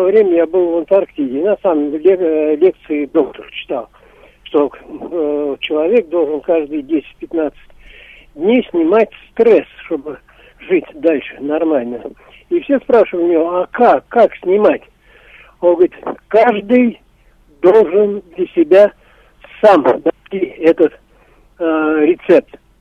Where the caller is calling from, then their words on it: Moscow Oblast, Russia; я звоню из Подмосковья